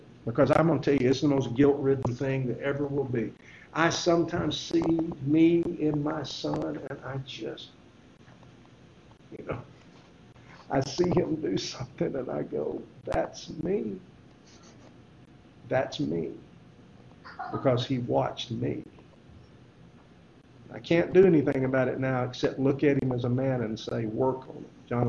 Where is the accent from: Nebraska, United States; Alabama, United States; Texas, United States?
Texas, United States; I shared that with a friend of mine that we grew up in West Texas together.